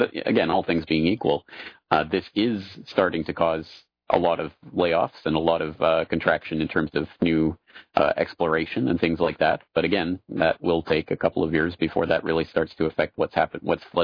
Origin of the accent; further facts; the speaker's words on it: Alberta, Canada; I'm from Alberta in Canada, the Texas of the North.